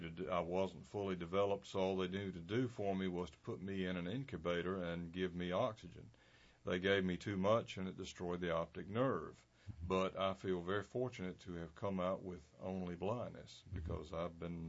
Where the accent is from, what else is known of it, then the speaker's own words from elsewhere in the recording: Raleigh, North Carolina, United States; I was born in Raleigh, but we were living in Lewisburg at the time. Moved to Johnston County at age 5, and then we moved to Raleigh at age 11.